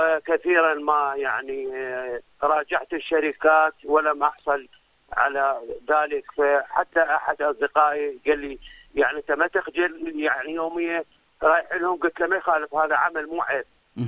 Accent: Iraq; عندنا بالعراق

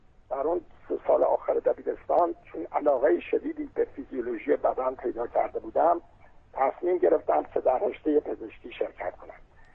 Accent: Hamadan, Iran; من در شهر همدان در محله امامزاده عبدالله که الان هم اون میدون فعلی شده مقبره امامزاده عبدالله

